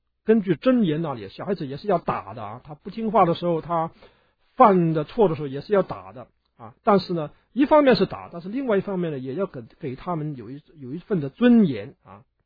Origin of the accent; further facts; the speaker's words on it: China; 我们中国人基督徒也好，我们不要长者心态太重啊